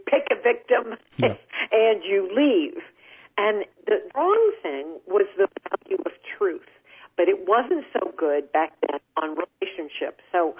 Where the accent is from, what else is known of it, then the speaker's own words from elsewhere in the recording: Champaign, Illinois, United States; I am delighted to be able to connect with my home state. I'm sure the show goes out to others as well, but I am, as you said, from Champaign, Illinois, born and raised there, so I love my roots.